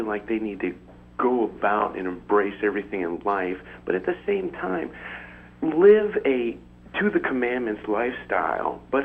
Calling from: Bristol, Rhode Island, United States; I'm from Rhode Island, Bristol.

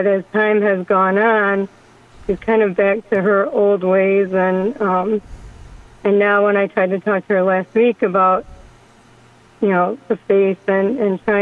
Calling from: Bloomington, Illinois, United States; I'm calling from Bloomington, Illinois, and thank you for taking my call.

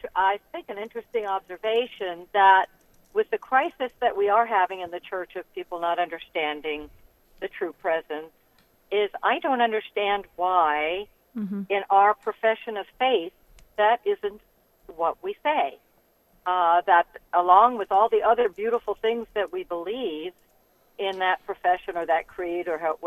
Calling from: Charlotte, North Carolina, United States; I'm calling from Charlotte, North mm-hmm. Carolina, and just happened to turn on the radio.

